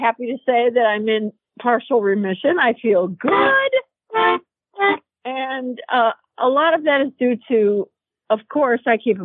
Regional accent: Chicago, Illinois, United States; You know, I'm originally from Chicago. I know what blizzards

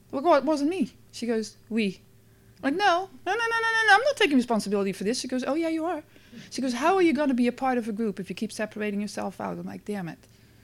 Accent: Netherlands; English is a second language; moved away; So I grew up in the Netherlands and I came here and I was a bartender for many years

